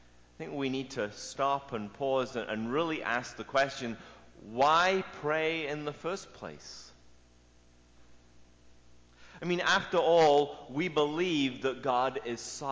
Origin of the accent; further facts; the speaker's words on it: Manchester, North West England, United Kingdom; now in Brooks, Canada; I'm British, born and raised in Manchester, England, but have lived here in Canada for the last 17 years or so, and the last five in Brooks, Alberta, which is 2 hours southeast of Calgary on the Trans-Canada Highway, in the middle of the prairies.